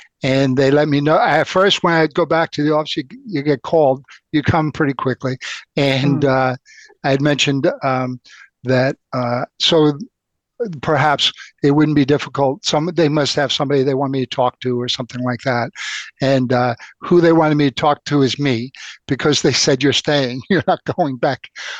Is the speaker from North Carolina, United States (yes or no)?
no; Bronx, New York, United States; I was one of nine children. I grew up in the Bronx of New York.